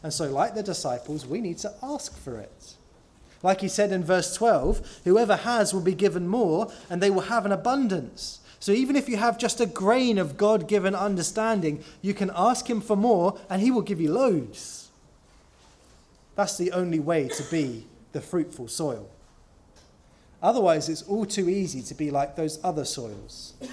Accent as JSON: {"language": "English", "region": "London", "country": "United Kingdom", "tie": "born or raised there", "said": "When I was growing up, I grew up in South London."}